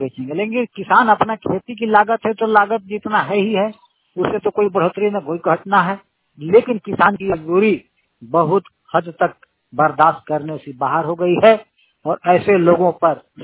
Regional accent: Tugra, Jharkhand, India; now in Daltonganj, India; पलामू से मैं करीब अपने घर टुगरा गांव से करीब 16 किलोमीटर की दूरी पर डाल्टे में शहर में हूँ।

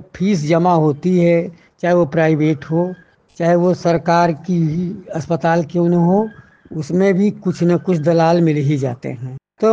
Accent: Mirzapur, Uttar Pradesh, India; निवासी रामबाग मिर्जापुर का रहने वाला हूँ।

